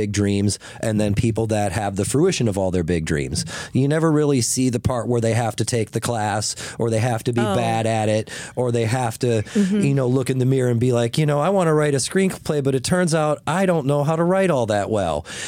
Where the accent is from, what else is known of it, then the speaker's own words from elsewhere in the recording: Wisconsin, United States; born there; I was born in Wisconsin.